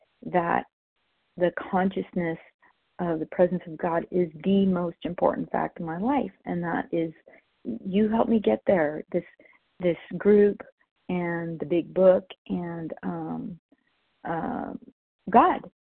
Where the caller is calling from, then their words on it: California, United States; from California, grateful recovering compulsive overeater.